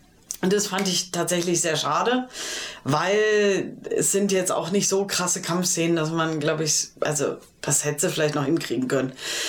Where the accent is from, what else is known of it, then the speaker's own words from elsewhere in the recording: Berlin, Germany; ich als Berlinerin, ich fand irgendwie schön, meine Stadt zu sehen. Ich mag ja mein Berlin hier.